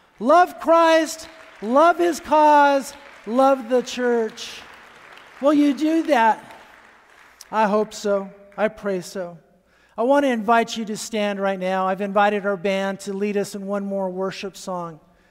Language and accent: English; Chandler, Arizona, United States; told him about we're from Chandler and love to get together with you.